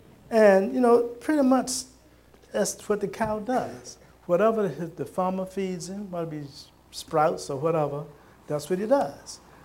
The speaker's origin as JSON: {"language": "English", "town": "Williamsburg", "region": "Virginia", "country": "United States", "tie": "born or raised there", "said": "when we grew up in Williamsburg, and we lived in East Williamsburg, which put me just outside the city school of James City County"}